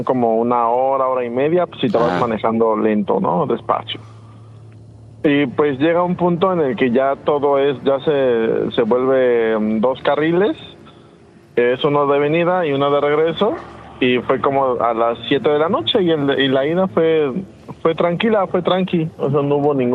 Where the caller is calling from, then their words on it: Mérida, Yucatán, Mexico; De Mérida, Yucatán.